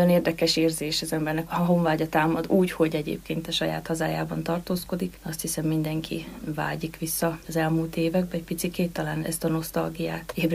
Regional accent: Zakarpattia Oblast, Ukraine; Egyszerűen talán maga az üzenete kárpátaljaiként, vagy külhoni magyarként amúgy is felerősödik

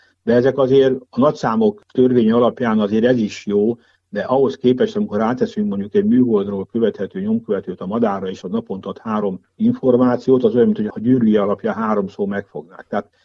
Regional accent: Budapest, Hungary; én Budapesten a Péterhegy környékén nőttem fel, ott is rengeteg űrge volt

